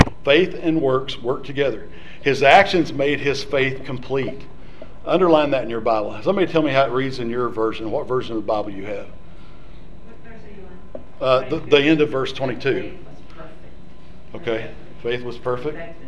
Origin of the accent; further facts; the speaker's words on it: Texas, United States; also born or lived in Shamrock, Texas / Erick, Oklahoma / Sayre, Oklahoma; I was born in Shamrock, Texas, which is just like 10 miles right across the Oklahoma-Texas border on Route 66. But we lived in Erick, Oklahoma until I was 5, and then Sarah, Oklahoma until I was 7, and then we moved to Texas again.